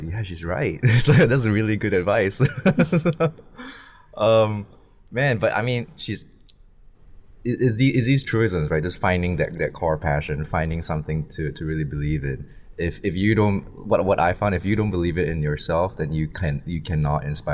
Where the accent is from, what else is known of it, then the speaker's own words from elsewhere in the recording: Singapore; now in Hong Kong; where I grew up in Singapore